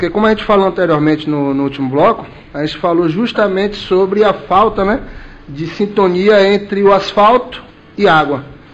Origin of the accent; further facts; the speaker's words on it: Salvador, Bahia, Brazil; Na verdade não, eu sou de Salvador.